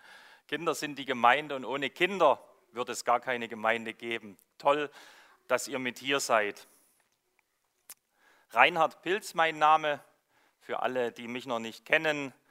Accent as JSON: {"language": "German", "region": "Saxony", "country": "Germany", "tie": "born or raised there", "said": "meinem Akzent habt ihr bestimmt schon erkannt, dass Westfalen nicht meine Heimat ist. Ich komme nämlich aus dem schönsten Bundesland Deutschlands, das ist Sachsen. Dort bin ich aufgewachsen, so ja, fast am Rande des Erzgebirges."}